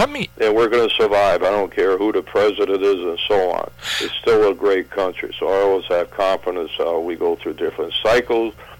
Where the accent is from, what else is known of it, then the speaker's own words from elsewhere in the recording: Massachusetts, United States; You know, I like John Kennedy. I'm from Massachusetts.